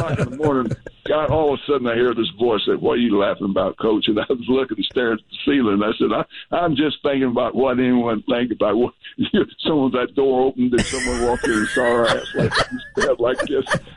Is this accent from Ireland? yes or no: no; Crossing, Arkansas, United States; he speaks in Crossing, Arkansas, my hometown.